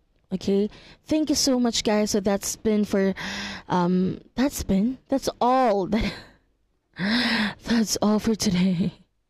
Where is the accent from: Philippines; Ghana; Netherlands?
Philippines; first language Tagalog; English is a second language; I'm not going to only talk in my native language, but also I'm still gonna try to say my thoughts in English or give it in a Taglish way.